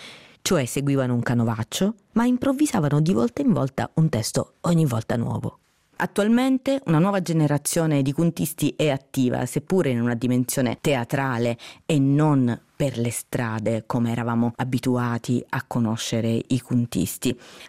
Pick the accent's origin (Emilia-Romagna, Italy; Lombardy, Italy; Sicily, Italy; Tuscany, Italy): Sicily, Italy; Paternò; born there; cantautrice nell'ambito della World Music, sono nata a Paternò in provincia di Catania